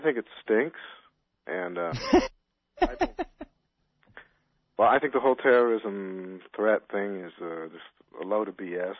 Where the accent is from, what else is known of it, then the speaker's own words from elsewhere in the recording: United States; now in Netherlands; No, I'm actually I am Dutch, but I grew up in the United States.